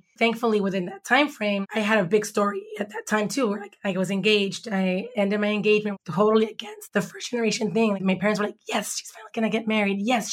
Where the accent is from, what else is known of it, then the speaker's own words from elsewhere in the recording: Los Angeles, California, United States; I grew up in Watts, born in East LA. My dad moved. We bought a house in Watts. And we moved to Watts in 84